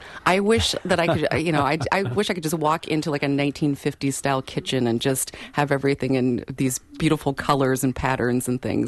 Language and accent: English; Washington, United States; I'm originally from Washington State.